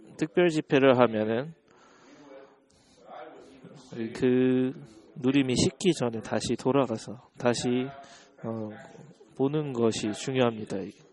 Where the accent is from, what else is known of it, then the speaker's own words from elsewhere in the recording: China; now in United States; 저는 원래 중국에서 왔죠. 저는 저 중국에서 왔는데